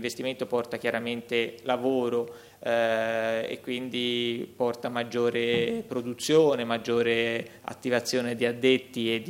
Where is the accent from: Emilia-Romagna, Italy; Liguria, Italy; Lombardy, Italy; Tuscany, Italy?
Tuscany, Italy; Florence; anch'io sono di Firenze